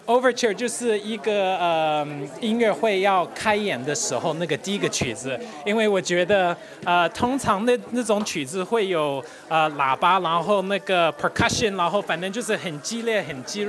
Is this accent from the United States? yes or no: yes; United States; 其实我是在美国长大的